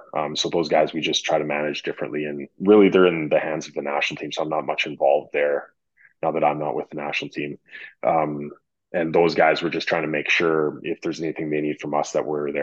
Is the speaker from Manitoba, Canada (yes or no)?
no; Edmonton, Alberta, Canada; I'm from Edmonton, Alberta.